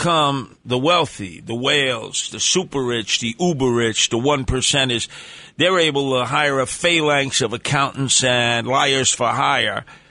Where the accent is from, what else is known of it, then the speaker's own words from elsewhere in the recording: Canarsie, New York, United States; Yeah, I do. I came from Canarsie. It was like in their blood.